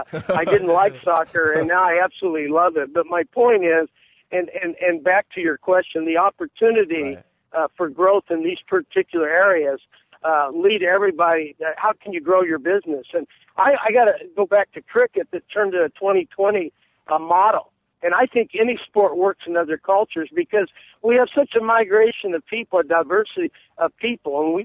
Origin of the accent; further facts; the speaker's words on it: Kansas City, Missouri, United States; I grew up in Kansas City.